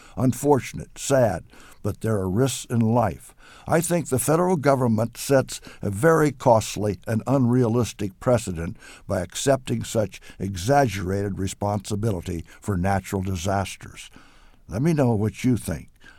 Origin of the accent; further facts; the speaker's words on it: Knoxville, Illinois, United States; If a tornado leveled my hometown of Knoxville, Illinois, population 2,500